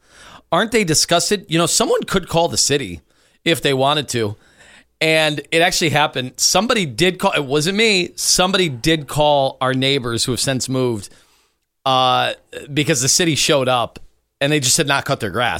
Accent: Chesterland, Ohio, United States; Bigger lots like I had when I grew up in Chesterland

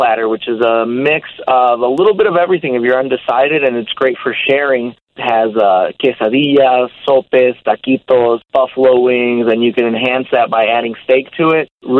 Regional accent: Chicago, Illinois, United States; We're originally from the Little Village area neighborhood in Chicago.

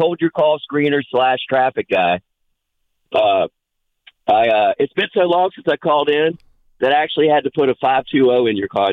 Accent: West Virginia, United States; you got to remember, Chris, I'm from West Virginia, so Manchin and Sinema all the time.

